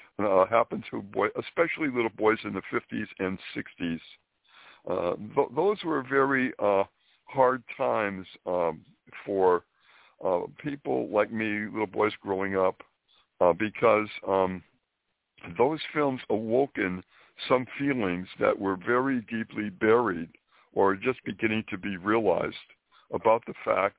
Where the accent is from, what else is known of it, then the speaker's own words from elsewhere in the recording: Springfield, Massachusetts, United States; I was brought up in Springfield, Massachusetts, and a typical little boy.